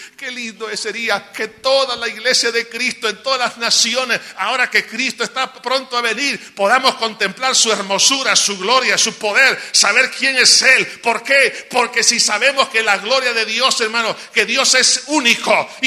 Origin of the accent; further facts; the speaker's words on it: El Salvador; Pensamos que porque somos salvadoreños no se puede, porque somos el pulgarcito de América